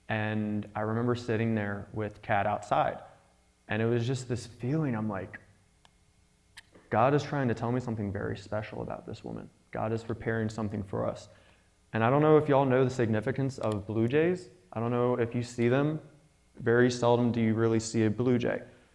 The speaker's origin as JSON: {"language": "English", "region": "Pennsylvania", "country": "United States", "said": "we're both from Pennsylvania, and she was living in Australia."}